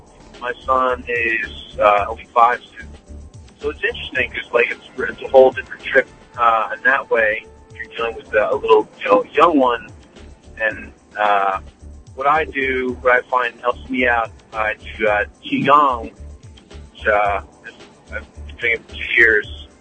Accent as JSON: {"language": "English", "region": "New York", "country": "United States", "lives_now": "Jersey Shore, United States", "said": "I'm from New York, and I drive back to Jersey Shore."}